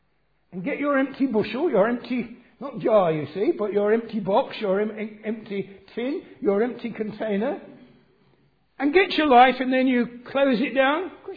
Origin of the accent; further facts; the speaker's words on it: Harrow, London, United Kingdom; I never go past on the train, past my hometown, Harrow.